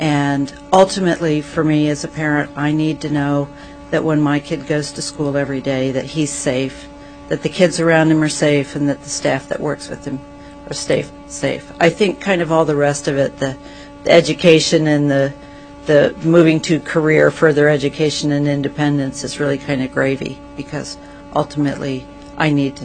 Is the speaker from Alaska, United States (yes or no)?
yes; Anchorage, Alaska, United States; I'm from Anchorage, Alaska.